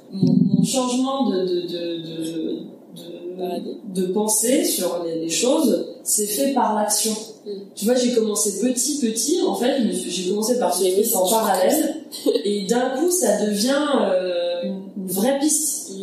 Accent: France; Chez nous en France, on a beaucoup de chance

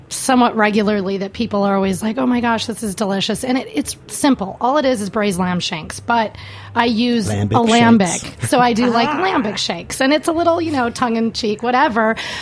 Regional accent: Wisconsin, United States; But, you know, I'm from Wisconsin, so I cook brats in beer.

